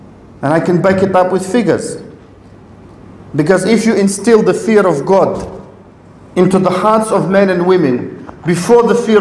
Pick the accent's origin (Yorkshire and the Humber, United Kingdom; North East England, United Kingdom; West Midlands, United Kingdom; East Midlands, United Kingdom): East Midlands, United Kingdom; Leicester; I come from Leicester.